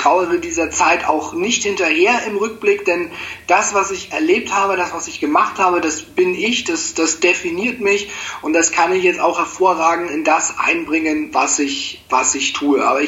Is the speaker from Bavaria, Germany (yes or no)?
yes; Nuremberg, Bavaria, Germany; ich bin 38, ich komme aus Nürnberg, ich bin gelernter Dachdeckermeister